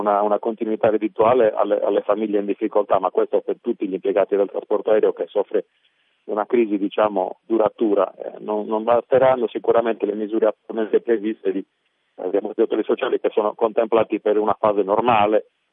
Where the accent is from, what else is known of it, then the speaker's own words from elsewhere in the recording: Sardinia, Italy; Quindi da sardo mi pongo anche un problema legato alla possibilità di volare